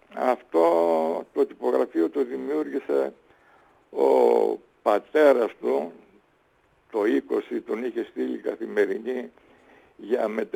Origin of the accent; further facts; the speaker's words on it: Serres, Central Macedonia, Greece; born there; also born or lived in Athens; Έτσι γεννήθηκα στα Σέρας, 17 χρονών, 18 στην Αθήνα.